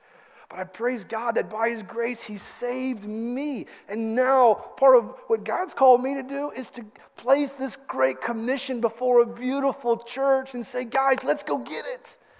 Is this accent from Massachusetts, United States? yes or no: no; Lexington, Kentucky, United States; Growing up in Kentucky, I saw a lot of horses, and that's a part of the culture that I grew up in the Lexington area.